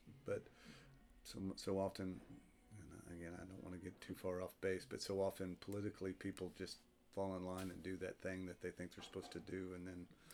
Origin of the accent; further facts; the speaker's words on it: Denton, Texas, United States; also born or lived in Georgia; if people ask me where I'm from, I was born in Georgia, but I'm from Denton, Texas.